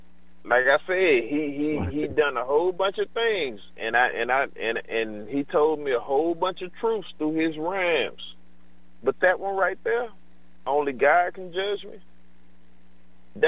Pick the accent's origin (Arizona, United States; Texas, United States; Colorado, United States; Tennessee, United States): Tennessee, United States; I still, I'm from Tennessee. I still listen